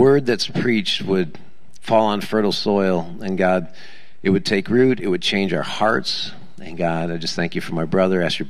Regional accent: Wisconsin, United States; And so I'm from Wisconsin. And so I'm instilling confidence in my boys.

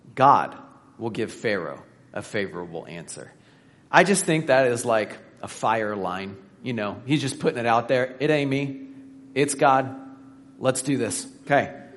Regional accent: Indiana, United States; I'm from Indiana, so I think in terms of corn.

